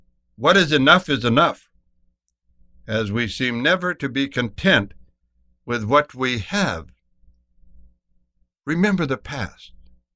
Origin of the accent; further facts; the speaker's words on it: United States; Yeah, and I am an American, and I am free